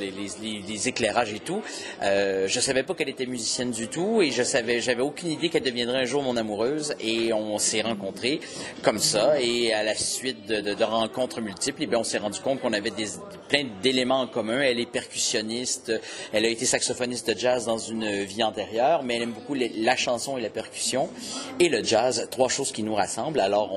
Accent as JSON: {"language": "French", "town": "Cap-de-la-Madeleine", "region": "Quebec", "country": "Canada", "tie": "born there", "said": "D'abord, je suis québécois, ça s'entend un petit peu, même beaucoup. Je suis né à Cap-de-la-Madeleine, c'est tout près d'une ville qui s'appelle Trois-Rivières."}